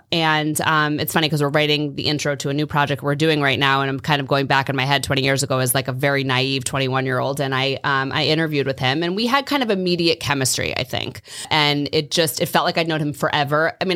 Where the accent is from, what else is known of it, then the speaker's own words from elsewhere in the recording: Worcester, Massachusetts, United States; also born or lived in Marblehead; But I grew up in Worcester, Massachusetts, where I lived for the first decade of my life. And then we moved to the North Shore. So I went to high school in Marblehead.